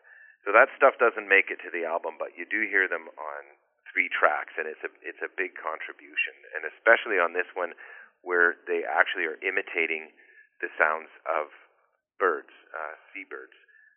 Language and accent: English; Ontario, Canada; I grew up driving boats on Georgian Bay, and then I went and, did some kind of seaman stuff out in British Columbia as part of a program there